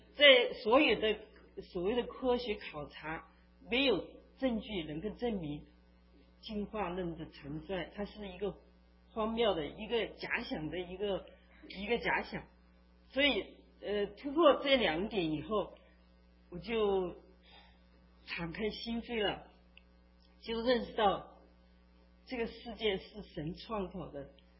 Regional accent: China; 因为我是从大陆来的，我们几十年受的教育 它都给我们形成了一个固定的概念，用看什么事情都是用一种无神论的观念去看

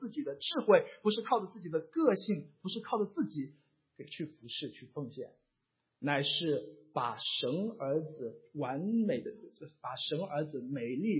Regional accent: China; 我曾经成长在一个中国大陆的知识分子家庭

